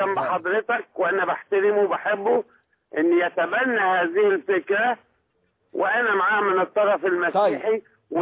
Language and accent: Arabic; Egypt; ان احنا مصريين.